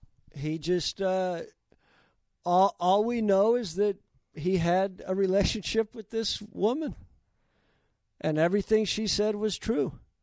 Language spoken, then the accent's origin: English; San Diego, California, United States; I grew up in San Diego.